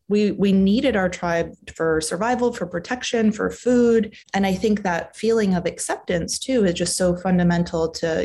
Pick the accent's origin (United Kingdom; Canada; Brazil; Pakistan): Canada; moved away as an adult; now in United States; people can place the accent. But yeah, I came from Canada to do the last bit of my training at Stanford and then ended up staying on there